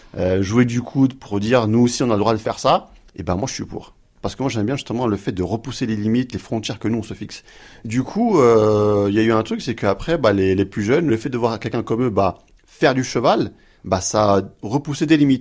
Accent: Montreuil, Île-de-France, France; je viens de Montreuil, j'ai grandi là-bas, j'ai vécu quasiment plus de 20 ans.

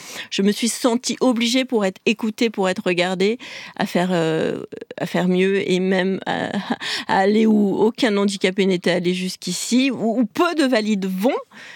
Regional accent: Noirétable, Auvergne-Rhône-Alpes, France; j'ai grandi à Noirétable, j'en parle beaucoup dans la pièce, oui. Un petit village en Auvergne

